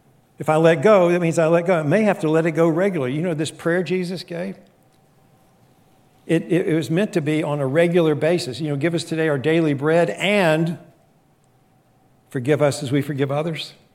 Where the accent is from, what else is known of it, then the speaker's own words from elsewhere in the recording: West Virginia, United States; and I grew up in West Virginia.